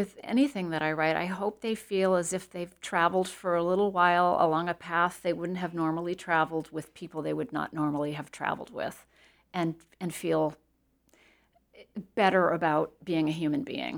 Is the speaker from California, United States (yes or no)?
no; Rumford, Maine, United States; And then Wednesday night, I'm in Rumford, the home crowd.